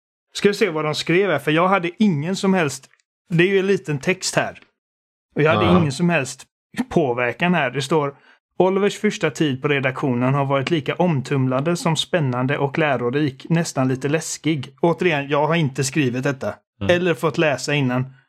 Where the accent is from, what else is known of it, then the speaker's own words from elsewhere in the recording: Mölnlycke, Västra Götaland County, Sweden; det fanns liksom ingenstans i Mölnlycke där jag växte upp där de fanns